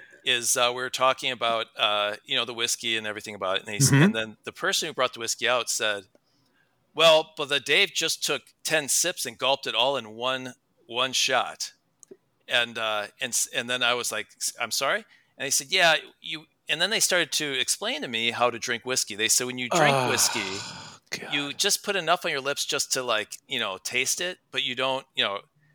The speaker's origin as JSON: {"language": "English", "region": "Midwest", "country": "United States", "said": "I don't know. I'm only from the Midwest, so."}